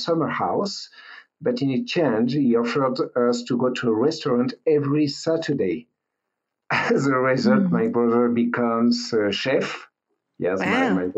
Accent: Normandy, France; English is a second language; also born or lived in Paris; Well, I'm from France. I born in Paris, but I grew up in Normandy.

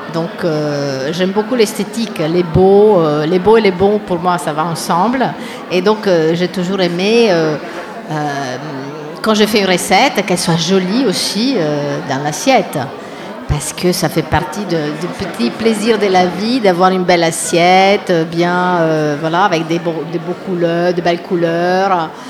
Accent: Treviso, Veneto, Italy; French is a second language; Moi, par exemple, je viens de Treviso. Treviso, c'est là.

